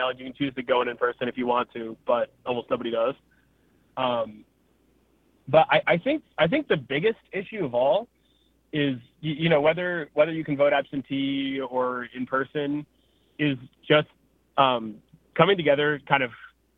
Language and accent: English; Colorado, United States; now in Madison, United States; I'm from Colorado originally, and I was pretty blown away when I moved out here that I didn't just like get a ballot in the mail.